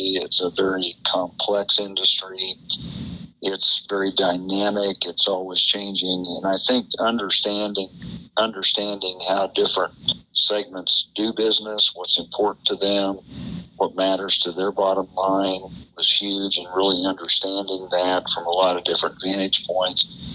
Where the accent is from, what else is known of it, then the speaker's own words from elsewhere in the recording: Kansas, United States; Yeah, I grew up in Kansas and with a cow-calf background, and so didn't have a lot of cattle, but always grew up with cows around